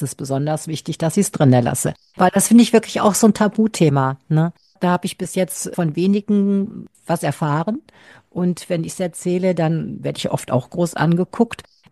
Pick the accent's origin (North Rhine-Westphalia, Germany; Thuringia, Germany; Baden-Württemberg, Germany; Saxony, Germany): North Rhine-Westphalia, Germany; Bielefeld; Und ich komme ja aus Bielefeld. Das Autokennzeichen ist BI.